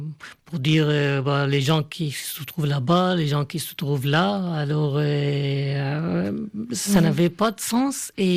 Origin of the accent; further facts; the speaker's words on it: Aleppo, Aleppo Governorate, Syria; born there; Et je peux parler de ma ville natale, Alep.